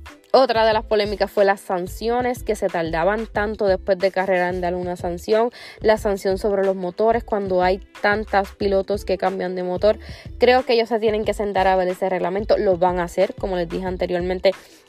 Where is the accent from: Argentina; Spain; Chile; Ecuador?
Argentina; Yo soy argentina full.